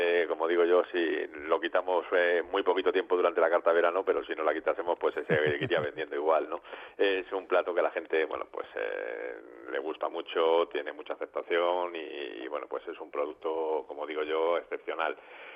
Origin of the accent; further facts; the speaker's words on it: Madrid, Community of Madrid, Spain; also born or lived in Santander; yo nací en Santander, pero soy criado en Madrid desde que tenía 7 meses.